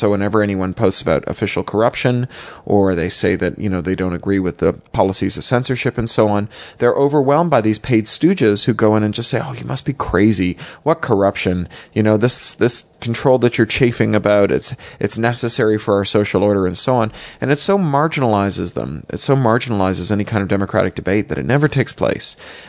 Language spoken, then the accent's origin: English; Toronto, Ontario, Canada; So I'm from Toronto. We are all about the lakes and the cottages and so on.